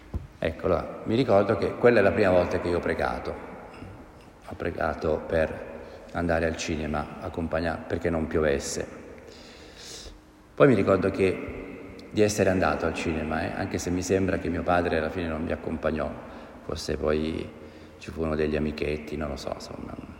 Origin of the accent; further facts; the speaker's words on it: Como, Lombardy, Italy; io sono di Como, una cittadina del nord Italia, molto piovosa, soprattutto un tempo era molto piovosa